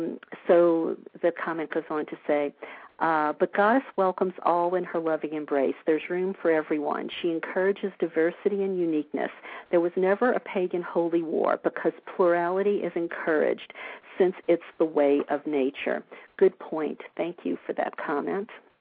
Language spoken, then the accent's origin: English; the South, United States; I'm from the South. I know that sickening mentality